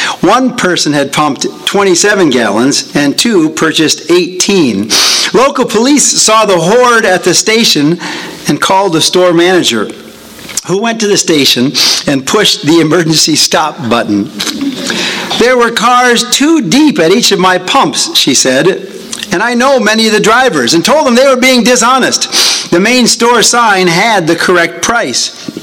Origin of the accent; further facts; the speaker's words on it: Wisconsin, United States; It's a bit sad because it comes from my home state of Wisconsin.